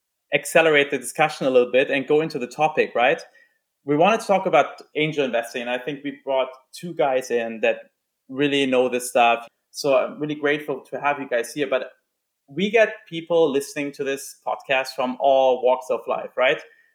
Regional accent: Germany; So I'm from Germany.

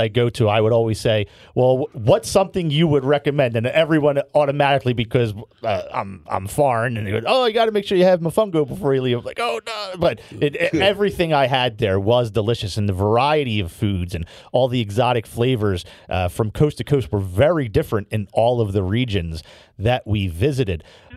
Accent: Philadelphia, Pennsylvania, United States; And I guess it's just from growing up in Philadelphia, a major urban center that we are blessed to be able to have so many different ethnic cuisines.

